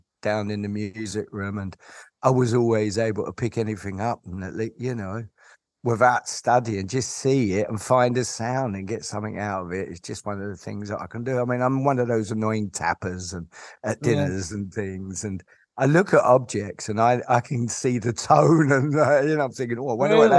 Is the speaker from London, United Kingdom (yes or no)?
yes; London, United Kingdom; where I grew up around Gray's Inn Road in King's Cross, it wasn't like it is now, you know, it was pretty edgy.